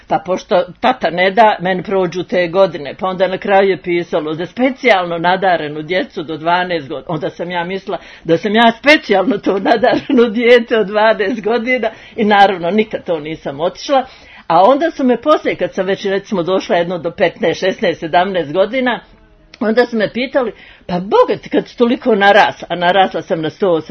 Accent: Sarajevo, Federation of Bosnia and Herzegovina, Bosnia & Herzegovina; born there; Rođena sam u Sarajevu 1945. godine u jednoj porodici koja je više sklona umjetnosti

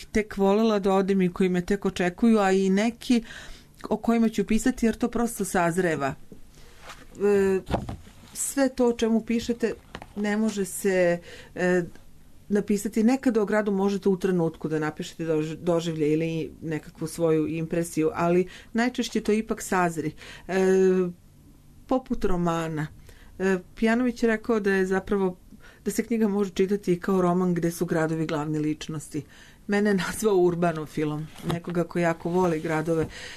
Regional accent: Belgrade, Serbia; ja sam iz Beograda i putujem dalje

